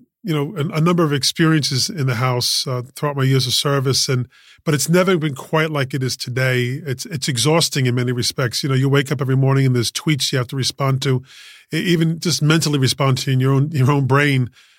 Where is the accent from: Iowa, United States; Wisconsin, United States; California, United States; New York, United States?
New York, United States; Queens; Yeah, I was born and raised in Queens, in Elmhurst, in St. John's Hospital on Queens Boulevard. It's no longer there, but I've been a lifelong resident of Queens County and of New York City.